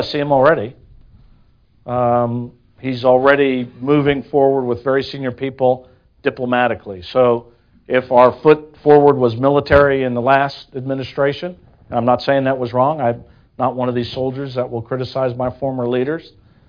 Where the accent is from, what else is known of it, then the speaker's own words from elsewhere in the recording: United States; I always used to find it interesting as an American officer